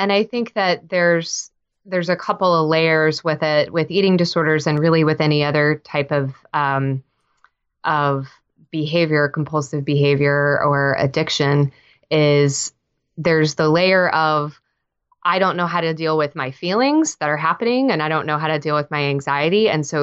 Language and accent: English; Texas, United States; now in Nashville, United States; So I moved to Nashville 5 years ago. I'm a Texan born and raised.